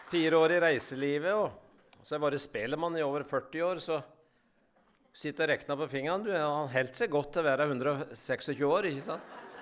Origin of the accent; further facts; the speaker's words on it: Ål, Buskerud, Norway; Altså, jeg vokste opp på torget i Ål, i Hallingdal. Mor drev klesbutikk for damu, og far han drev sportsbutikk for kara.